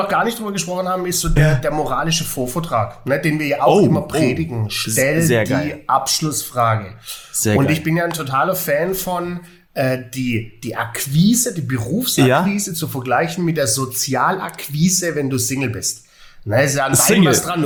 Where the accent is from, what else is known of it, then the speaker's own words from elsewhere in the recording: Baden-Württemberg, Germany; da geht mir als Schwabe doch das Herz auf.